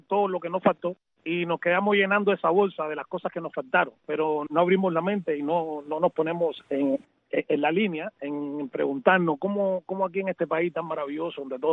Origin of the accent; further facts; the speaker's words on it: Cuba; now in abroad; que estamos viviendo afuera, nos olvidamos de ella. Hay muchas personas así tengo que ser crítico de mi pueblo, gente de la Cuba, que se olvidaron de cierta manera a esas personas.